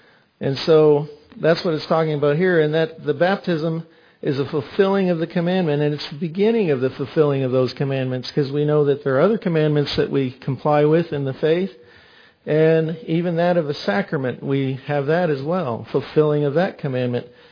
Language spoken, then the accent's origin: English; Canada; I'm from Canada and I have family up there.